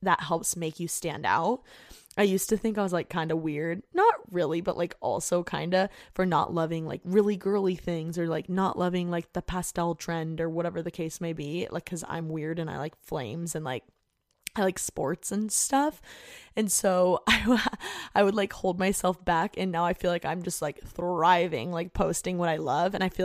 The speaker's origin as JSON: {"language": "English", "region": "Indiana", "country": "United States", "tie": "born or raised there", "said": "I just want to get out of Indiana, like I hate my hometown"}